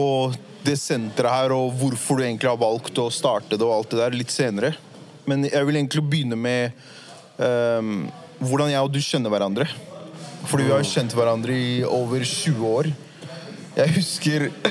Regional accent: Oslo, Norway; jeg er oppvokst på Furuset, som jeg har nevnt veldig mange ganger.

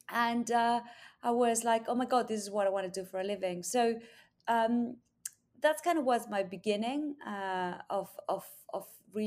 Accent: Argentina; English is a second language; now in England; as you can probably notice from my accent, I am not from England, but from Argentina, mm-hmm. Where I was born and grew up. And while I was growing up, in dictatorship.

